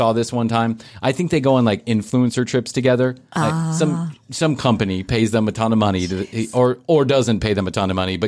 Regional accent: Georgia, United States; I'm 19 years old. I'm from Central Georgia

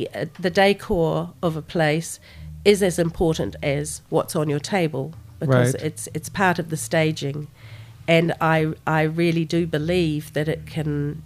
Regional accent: New Zealand; My background is Lebanese, and I know that even growing up in New Zealand as one of the only Lebanese or foreign family in a small town in New Zealand

